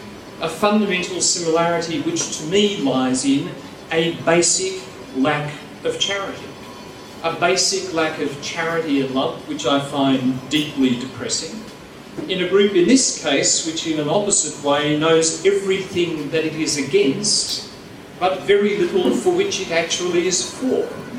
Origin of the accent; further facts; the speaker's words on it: Ireland; I said, "I'm Irish. The only thing better than a noble cause won is the noble cause lost."